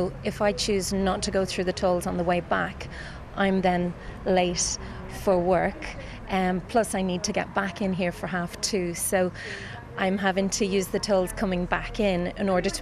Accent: Swords, Leinster, Ireland; So we're from Swords. So we're coming out from Swords direction.

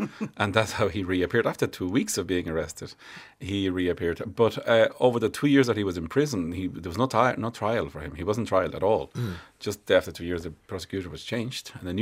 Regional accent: Havana, Cuba; I grew up in Havana in an area that was populated by political exiles like me and Cuban families.

